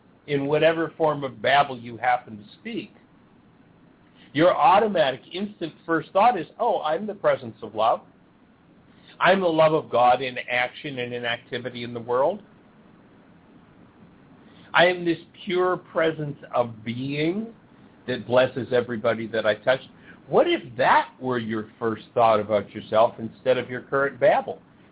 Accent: England, United Kingdom; I'm English, I listen to someone speaking German and said, that's just babble

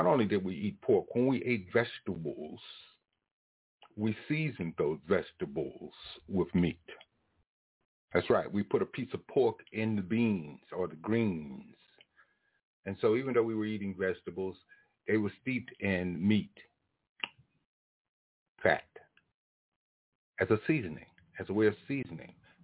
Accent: the South, United States; I was raised in the South, guys. And so it was very difficult for me to change my diet.

